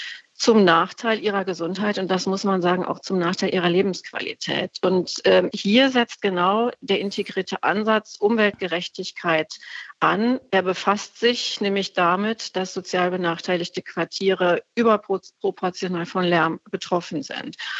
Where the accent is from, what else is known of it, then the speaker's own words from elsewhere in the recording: North Rhine-Westphalia, Germany; Ich selber komme ja aus dem Ruhrgebiet und auch in meiner Heimatregion gibt es Beispiele für solche gut umgesetzten Monitoring-Systeme